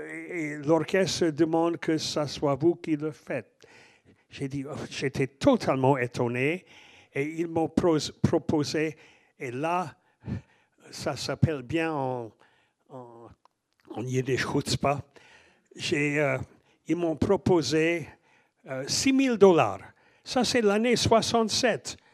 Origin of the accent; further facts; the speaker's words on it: Los Angeles, California, United States; born there; French is a second language; Je suis né à Los Angeles.